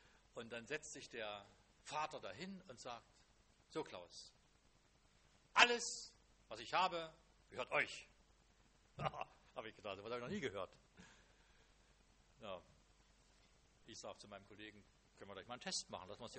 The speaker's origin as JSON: {"language": "German", "region": "East Germany", "country": "Germany", "said": "Ich komme aus dem Osten, hat sie vielleicht schon rumgesprochen."}